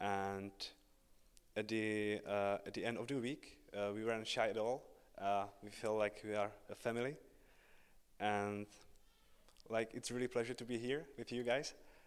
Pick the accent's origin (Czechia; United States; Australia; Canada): Czechia; English is a second language; I'm from Czech Republic, and … I'm a student, I'm 21 years old